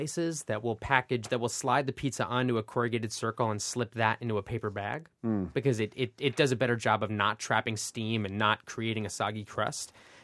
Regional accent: New York, United States; I find that in New York, I live in New York, I'm from the New York area

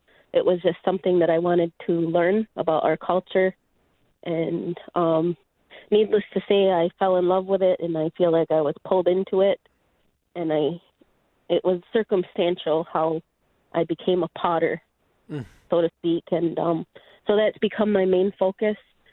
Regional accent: Rochester, New York, United States; also born or lived in Tonawanda; So I was born in Rochester and raised there, and I spent a good deal of time also in Tonawanda, where Jamie's from

